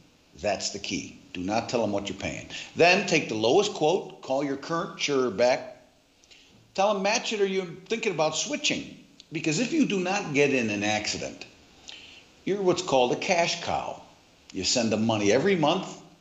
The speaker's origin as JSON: {"language": "English", "country": "United States", "moved": "as an adult", "lives_now": "South Africa", "said": "Well, being an American that's been living here for 25 years, I will use a local phrase, ish."}